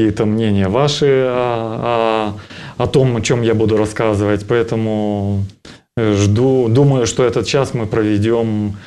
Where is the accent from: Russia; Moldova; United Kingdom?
Moldova; Chisinau, Chișinău; Я приехал из Молдовы, из города Кишинева.